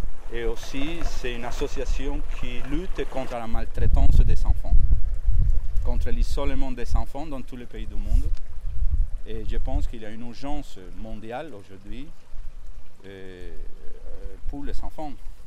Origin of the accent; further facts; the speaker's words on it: Cuba; C'était un coup de tête que j'ai eu en allant sur une plage chez moi à Cuba.